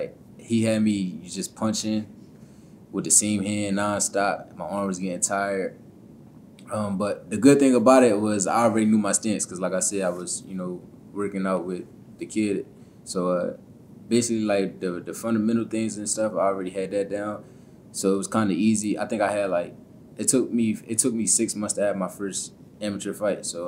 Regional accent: Canada; It seemed regular growing up in Canada

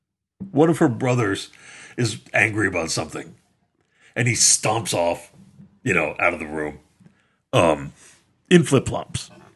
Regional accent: Texas, United States; I'm from Texas. I'm a Baptist from Texas.

